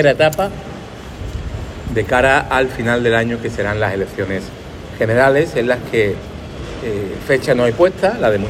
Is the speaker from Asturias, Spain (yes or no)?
no; Málaga, Andalusia, Spain; no hay mejor sitio para dirigirme a vosotros que desde Málaga, mi tierra